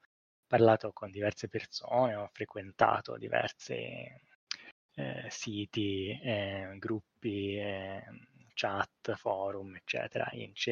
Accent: Pisa, Tuscany, Italy; sono di Pisa.

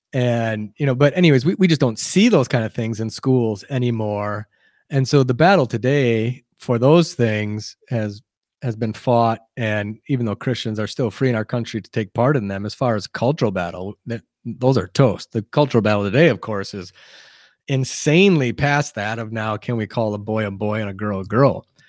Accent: Wisconsin, United States; And I'm from Wisconsin. I've been in school my whole life, and I don't think I ever saw prayer once by any kind of authority in school.

